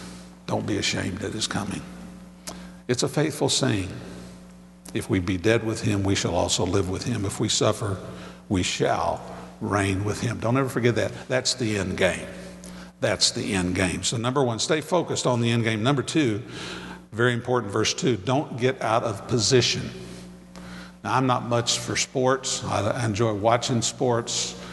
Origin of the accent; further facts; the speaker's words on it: Texas, United States; this is really hard since I'm from Texas.